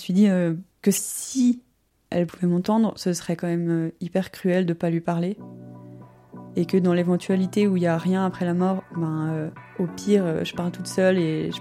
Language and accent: French; Grand Est, France; moved away as an adult; now in Lausanne, Switzerland; j'ai 29 ans, je suis originaire d'Alsace et je suis arrivée à Lausanne il y a une dizaine d'années pour les études